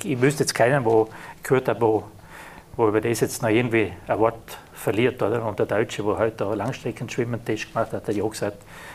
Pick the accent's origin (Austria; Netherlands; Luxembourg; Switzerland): Austria; als Österreicher